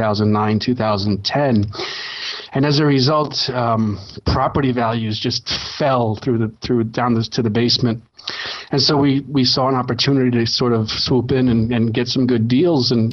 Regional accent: New York, United States; moved away as an adult; now in Madrid, Spain; I grew up in New York, and I moved to Madrid in 2015 with my wife and son.

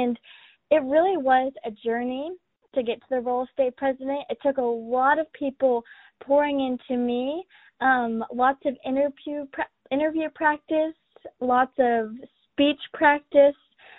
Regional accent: Lexington, Kentucky, United States; I'm actually from Lexington. So I live in Fayette County, and I didn't move onto a farm until 2014.

